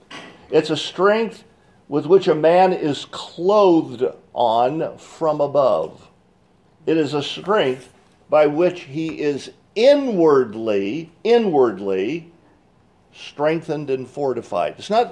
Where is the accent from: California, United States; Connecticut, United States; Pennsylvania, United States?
California, United States; I grew up in California, and the county in which I grew up in was, that's right, Butte County.